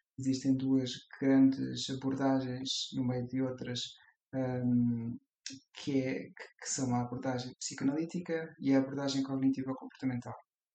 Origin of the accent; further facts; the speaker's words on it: Guimarães, Braga, Portugal; also born or lived in Leiria / Lisbon; Eu venho de Guimarães, acabei por viver em Leiria, fui estudar para Lisboa